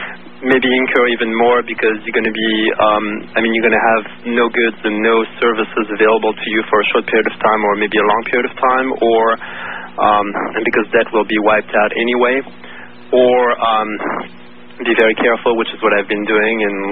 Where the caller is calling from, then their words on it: Palo Alto, California, United States; I'm calling from Palo Alto.